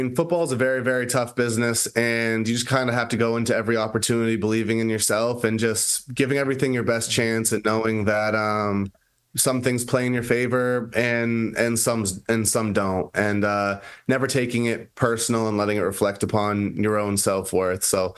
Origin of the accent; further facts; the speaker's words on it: New England, United States; obviously growing up in New England, you see Tom Brady every day